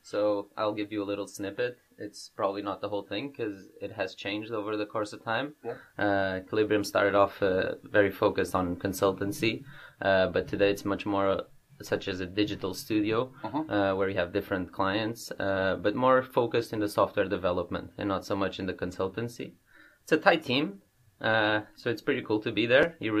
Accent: Portugal; moved away as an adult; now in Canada; I came to UBC. I'm from Portugal. Mm-hmm. Came to UBC 7 years ago

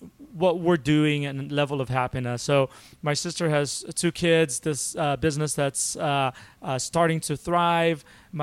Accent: Rio de Janeiro, Brazil; But my growing up in Rio was very just normal.

